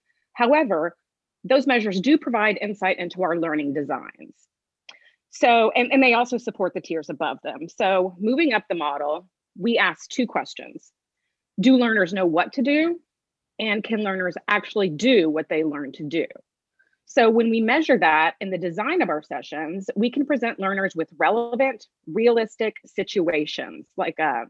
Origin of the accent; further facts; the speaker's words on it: Dallas, Texas, United States; I was born and raised in Dallas. I'm an only child.